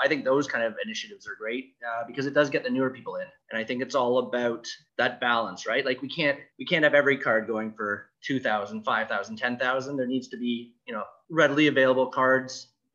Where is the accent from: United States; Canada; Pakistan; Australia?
Canada; I always do everything kind of in American dollars, even though I'm Canadian.